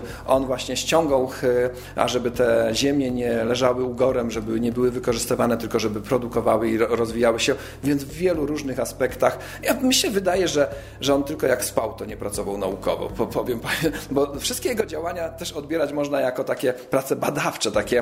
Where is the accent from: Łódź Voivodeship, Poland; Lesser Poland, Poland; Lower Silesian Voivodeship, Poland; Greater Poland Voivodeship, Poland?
Lesser Poland, Poland; Kraków; w związku z tym, że pochodzę z Krakowa